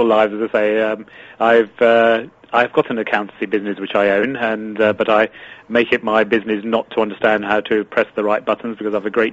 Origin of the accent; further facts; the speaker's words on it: Eastbourne, South East England, United Kingdom; I come from the Sunshine Coast, so sunny Eastbourne, just along the coast, so where the sun is always shining, has the highest average sunshine in the country